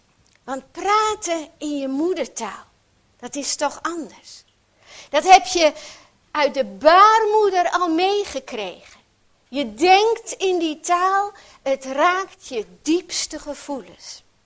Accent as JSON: {"language": "Dutch", "town": "Drachten", "region": "Friesland", "country": "Netherlands", "tie": "born there", "said": "niet echt Fries zijnde, al ben ik in Drachten geboren, ben ik daarom blij dat ik wel Fries versta."}